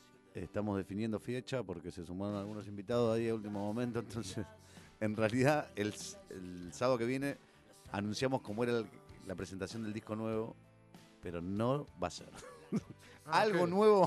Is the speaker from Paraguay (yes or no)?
no; La Plata, Buenos Aires Province, Argentina; Somos de La Plata.